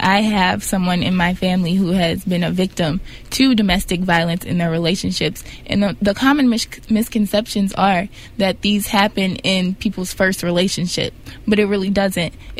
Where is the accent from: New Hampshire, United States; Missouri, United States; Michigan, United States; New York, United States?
Michigan, United States; Detroit; I'm from Detroit, Michigan.